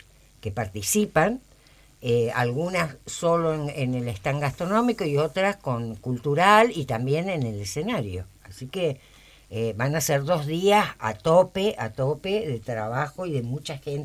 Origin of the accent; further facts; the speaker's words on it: Córdoba, Argentina; yo, que vengo de Córdoba